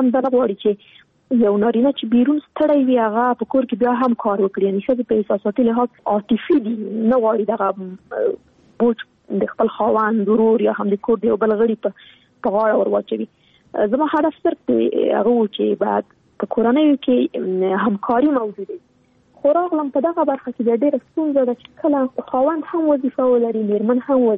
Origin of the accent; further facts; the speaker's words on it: Afghanistan; نن ورځ موږ څومره کلونه کېږي چې په افغانستان کې جګړه روانه ده. زه خو شخصا په جګړه کې پیدا شوی یم، دا د جګړه کې رالویه شولم